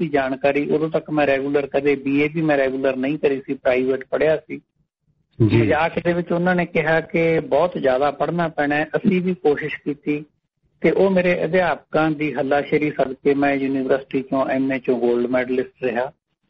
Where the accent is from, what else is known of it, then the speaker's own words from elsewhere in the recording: Maan Wala, Punjab, India; ਮੈਂ ਬੁਨਿਆਦੀ ਤੌਰ ਤੇ ਬਠਿੰਡਾ ਤੋਂ 20-22 ਕਿਲੋਮੀਟਰ ਦਮਦਮਾ ਸਾਹਿਬ ਦੇ ਲਾਗੇ ਮੇਰਾ ਪਿੰਡ ਹੈ ਮਾਣ ਵਾਲਾ